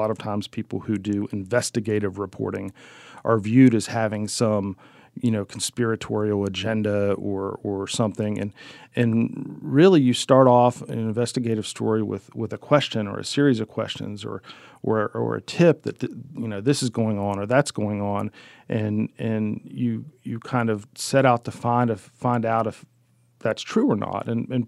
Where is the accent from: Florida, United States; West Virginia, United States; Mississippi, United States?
West Virginia, United States; Keyser; also born or lived in Piedmont; My family is from Piedmont in Mineral County, West Virginia. like a lot of places, when I was a kid, the schools in Piedmont closed. So we moved to Kaiser, and so I spent the rest of my youth in Kaiser